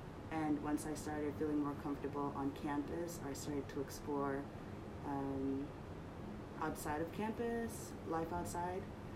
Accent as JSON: {"language": "English", "town": "Chicago", "region": "Illinois", "country": "United States", "lives_now": "Hartford, United States", "said": "I'm from Chicago, I'm from a really big city. Coming to Hartford, and especially as a JSTART student, was a bit hard for me to kind of adjust to things."}